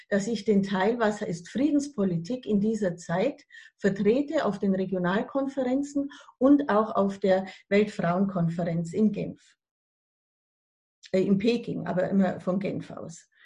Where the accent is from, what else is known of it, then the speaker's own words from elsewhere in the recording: Bavaria, Germany; Und ich bin eigentlich aus der Provinz, aus dem Allgäu